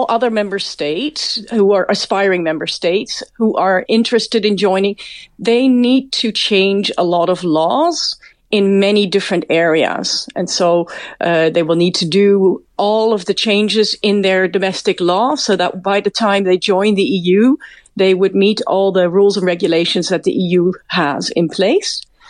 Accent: Canada; I'm from Canada, right? So I live in Canada at this time.

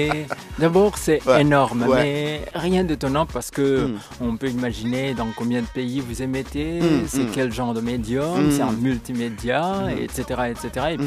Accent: Burundi; Et alors, au Burundi, je suis journaliste, je suis burundais

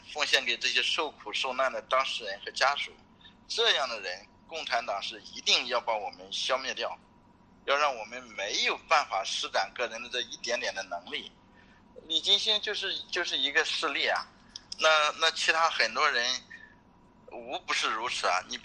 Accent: China; 但是我们是中国人呀，我们是中国的律师啊，

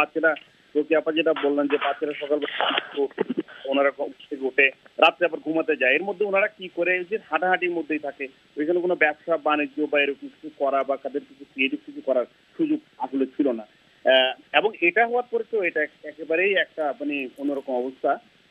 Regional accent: Cox's Bazar, Chittagong Division, Bangladesh; আমার বাড়ি কক্সবাজার, আমি জন্ম হয়েছে কক্সবাজার, আর রোহিঙ্গাদের ভাষাটা আমরা বুঝি, কারণ আমাদের কক্সবাজারে এটা মিক্স অনেক বছর থেকে।

